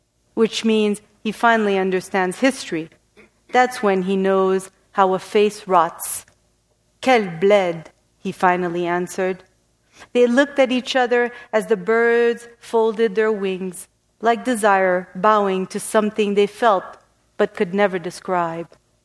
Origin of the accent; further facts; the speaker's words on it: Bethlehem, West Bank, Palestine; But I'm from Bethlehem. And they'd say, oh, Bethlehem, Pennsylvania. And I'd be not quite Palestine.